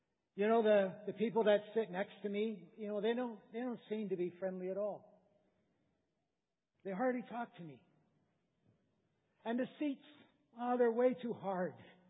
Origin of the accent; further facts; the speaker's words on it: Canada; moved away as an adult; If I sound a little funny, that is because, 9 years, my wife and I, we came from Canada.